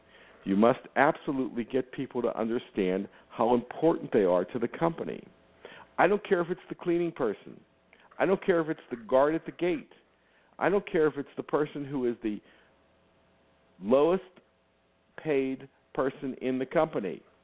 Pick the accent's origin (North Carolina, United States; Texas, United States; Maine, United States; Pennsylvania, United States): Pennsylvania, United States; Pittsburgh; because originally I am from Pittsburgh, spent most of my life there.